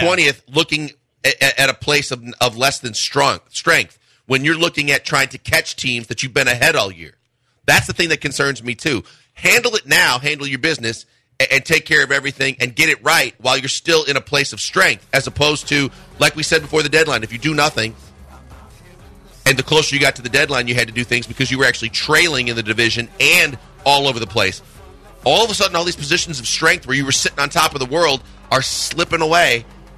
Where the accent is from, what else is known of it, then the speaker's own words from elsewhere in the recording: Milwaukee, Wisconsin, United States; I'm from Milwaukee, by the way, so I don't take it personally